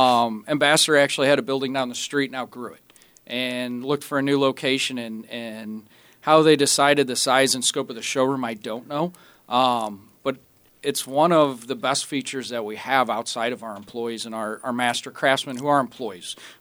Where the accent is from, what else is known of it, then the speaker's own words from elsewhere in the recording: St. Louis, Missouri, United States; Yes, we're born and raised in St. Louis, right? Maybe it's bad. We've probably never lived anywhere else